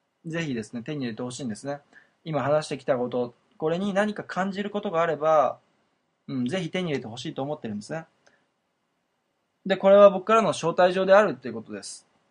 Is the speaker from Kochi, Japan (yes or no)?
yes; Kochi, Japan; 高知県の僕の地元の田舎で暮らしていて